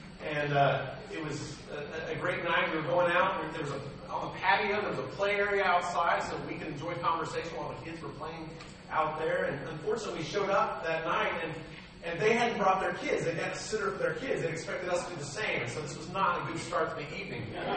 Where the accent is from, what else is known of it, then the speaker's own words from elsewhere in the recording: San Diego, California, United States; I grew up in San Diego, California. My dad preached at Little Mason Church of Christ down in the San Diego area.